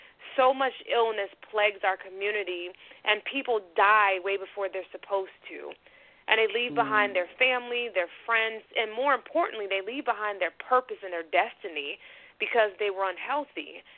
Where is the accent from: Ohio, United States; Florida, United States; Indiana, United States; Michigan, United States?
Florida, United States; Pensacola; born there; I am actually a true Southerner. I was born in Pensacola, Florida, where I currently reside. I grew up in a very loving, active family, and I'm very thankful for that.